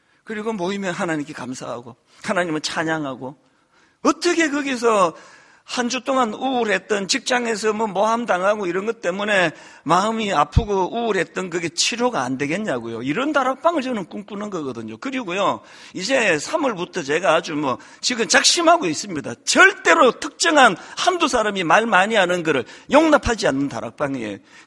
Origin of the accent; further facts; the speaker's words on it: South Korea; 저같이 뭐 그 한국에서 온 사람도 하나도 안 어려워요.